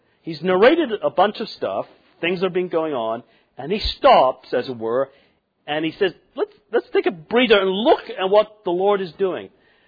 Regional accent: England, United Kingdom; I was born and raised in England

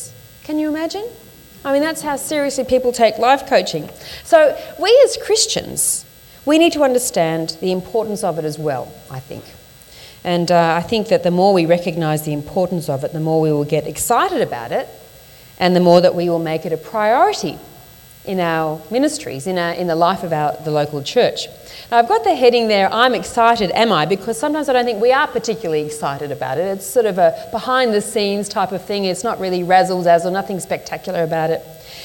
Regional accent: Sydney, New South Wales, Australia; So I come from Sydney. I live in Sydney.

